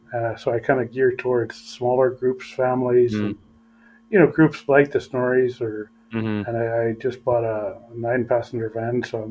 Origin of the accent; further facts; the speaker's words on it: Canada; now in Iceland; Yeah, traveling to Canada as a Canadian. I can't travel there as an Icelander.